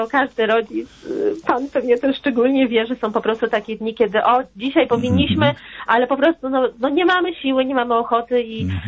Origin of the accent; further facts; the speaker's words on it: Warsaw, Masovian Voivodeship, Poland; my jesteśmy z Warszawy